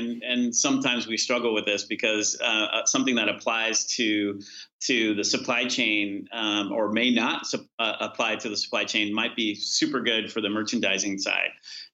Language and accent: English; California, United States; I grew up in California and there wasn't at the time a lot of Walmarts around when I grew up.